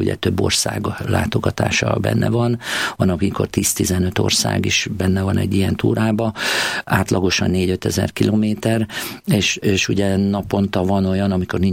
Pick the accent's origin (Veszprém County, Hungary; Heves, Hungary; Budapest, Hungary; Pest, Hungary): Heves, Hungary; Maklár; Én Eger mellett egy nagyobb községben nőttem fel, Makláron